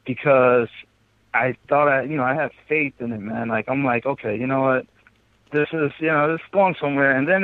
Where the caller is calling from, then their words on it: Buffalo, New York, United States; from Buffalo, New York, man.